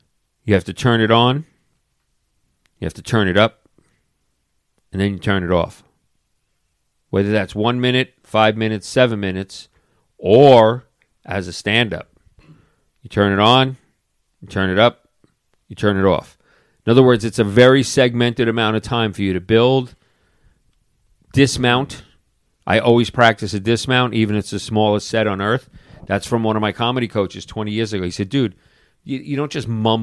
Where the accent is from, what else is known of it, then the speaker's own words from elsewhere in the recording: New York, United States; I was a New York City cop for 12 years. I was raised in Long Island.